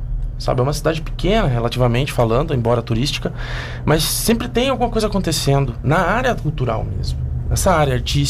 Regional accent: São Paulo, Brazil; Porque nós somos de São Paulo, interior de São Paulo

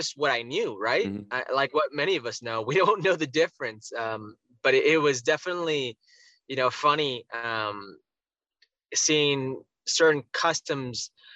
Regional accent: Las Vegas, Nevada, United States; also born or lived in Los Angeles / Oxnard; I grew up in Vegas for majority of my, what was my youth and formative years, but, you know, I was born in LA. I was raised up until a certain moment, I believe 8 or 9, in Oxnard, California, you know, in Ventura.

